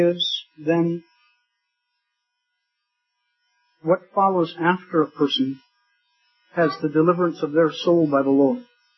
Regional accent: Wisconsin, United States; I grew up in the United States in the state of Wisconsin, not far from the Mississippi River. I grew up on a farm, a dairy farm.

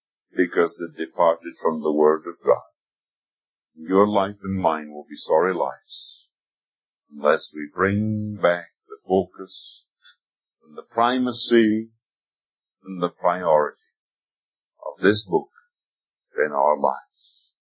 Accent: Scotland, United Kingdom; not too far from where I was born and raised in Scotland.

